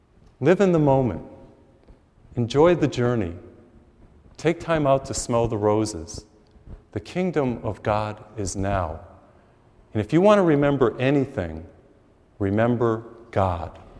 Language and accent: English; Massachusetts, United States; I grew up in Massachusetts, and here I am.